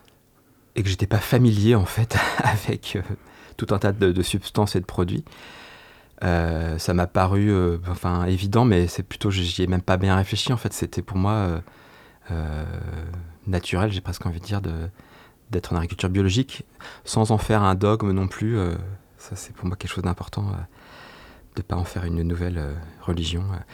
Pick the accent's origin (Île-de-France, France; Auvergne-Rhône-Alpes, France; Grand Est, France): Auvergne-Rhône-Alpes, France; Alors, j'ai grandi à Combeauvin et à La Baume, Corniane, plus au nord de la Drôme.